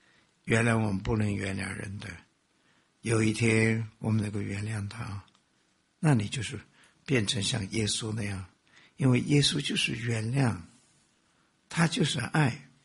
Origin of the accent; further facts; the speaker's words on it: China; 他真的很爱我们中国人。